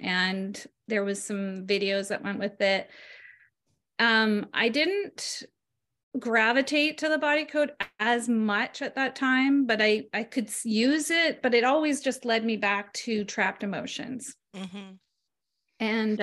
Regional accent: Ontario, Canada; also born or lived in Montreal; now in Salt Spring Island, Canada; Basically I live on Salt Spring Island, on the west coast of British Columbia. I grew up in Ontario. I was born in Montreal.

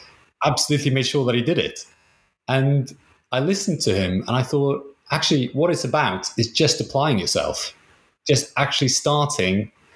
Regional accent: Wales, United Kingdom; I grew up in Wales. You may have noticed.

